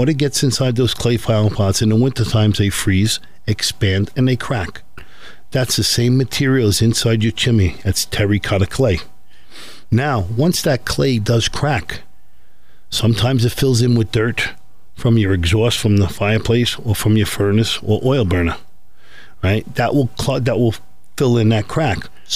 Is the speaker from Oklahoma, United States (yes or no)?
no; New York, United States; now in Scranton, United States; I'm originally from New York, and I'm out here for the last 9 years in Scranton.